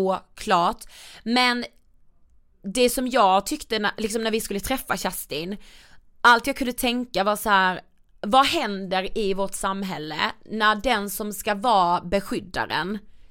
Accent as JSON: {"language": "Swedish", "town": "Karlshamn", "region": "Blekinge", "country": "Sweden", "said": "Jag tänkte, för vi är från Karlshamn."}